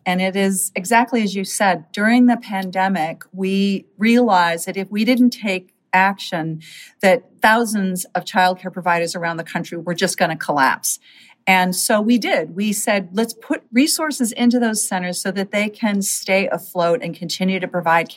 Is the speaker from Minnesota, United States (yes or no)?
yes; Minnesota, United States; small towns and big cities and suburbs in my home state of Minnesota.